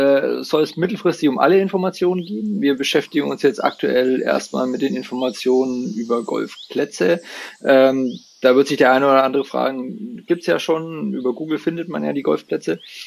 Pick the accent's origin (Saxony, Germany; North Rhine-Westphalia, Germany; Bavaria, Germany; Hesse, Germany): Bavaria, Germany; Würzburg; Ich komme aus Würzburg, beziehungsweise ich bin gerade in Würzburg.